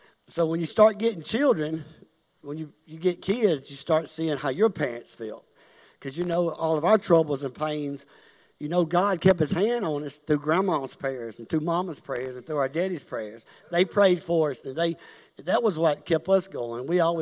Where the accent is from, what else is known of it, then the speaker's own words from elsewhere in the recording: Columbus, Mississippi, United States; I'm from Columbus, Mississippi. I'm 47 years old.